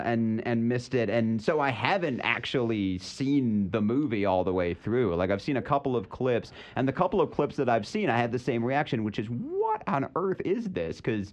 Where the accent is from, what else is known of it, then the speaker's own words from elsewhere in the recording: Michigan, United States; my team, like growing up in Michigan, my team is the Pistons, and I was like 9-10 when they were really good.